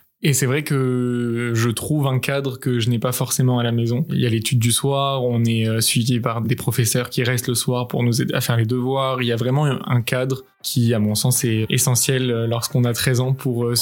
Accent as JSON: {"language": "French", "town": "Paris", "region": "Île-de-France", "country": "France", "tie": "born there", "said": "Je suis né à Paris, j'ai grandi au sein d'une famille de confession juive, entouré de mes 3 grands frères et ma grande sœur."}